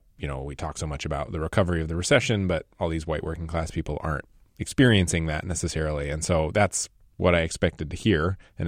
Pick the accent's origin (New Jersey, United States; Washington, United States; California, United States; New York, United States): Washington, United States; Seattle; Every time I would tell someone I'm from Seattle, you'd get this little eye roll